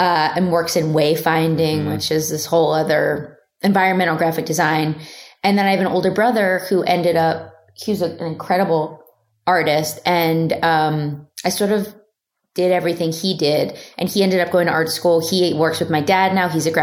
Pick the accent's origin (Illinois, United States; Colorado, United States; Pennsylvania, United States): Pennsylvania, United States; Philadelphia; I'm from Philadelphia, around the tri-state area. And I would like help her sell